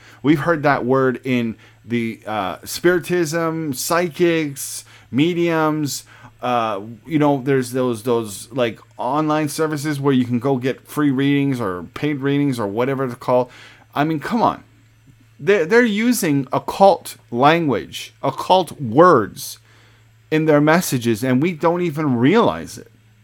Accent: Canada; I am also Canadian, so that kind of rubs me the wrong way too.

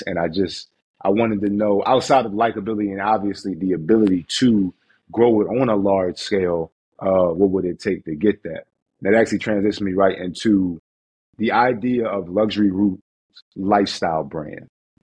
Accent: Philadelphia, Pennsylvania, United States; I got a special respect for the Midwest. I'm from Philly, but you know, Chicago, Indiana, we've had some games there.

